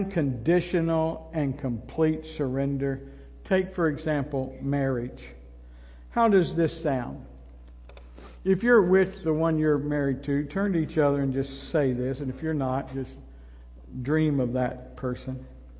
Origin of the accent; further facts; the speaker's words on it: Kentucky, United States; Now, I know that's not proper English, but we were raised in Kentucky.